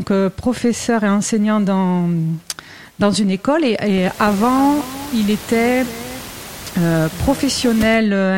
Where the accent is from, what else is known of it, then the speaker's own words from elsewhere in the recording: Occitanie, France; c'est là que je l'ai rencontré parce que je viens du Gers.